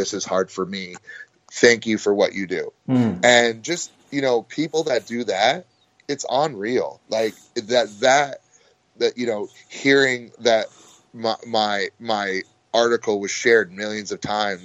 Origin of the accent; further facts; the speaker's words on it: United States; Because I'm American. I don't know what Good Morning Britain is.